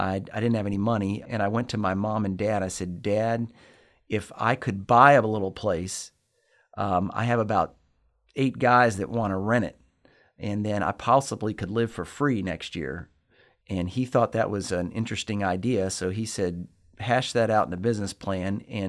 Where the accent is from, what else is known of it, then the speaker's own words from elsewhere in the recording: Lexington, Kentucky, United States; I'm from Lexington, Kentucky, born, raised here on the north side of Lexington.